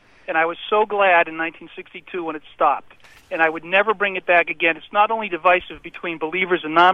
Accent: Worcester, Massachusetts, United States; I grew up in Worcester, Massachusetts. I went to a public school. Saying prayers was always divisive just between Catholics and Protestants.

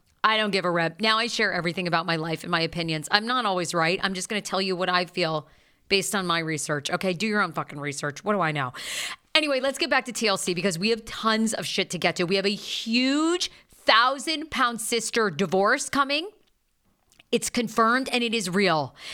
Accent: Maine, United States; Because there's like a Mexico, Maine, all right? I grew up in Maine.

